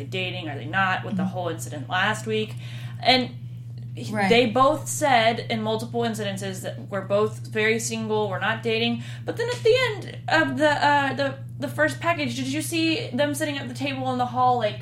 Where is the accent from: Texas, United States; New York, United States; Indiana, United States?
Texas, United States; And he is from Texas, and I am from Texas.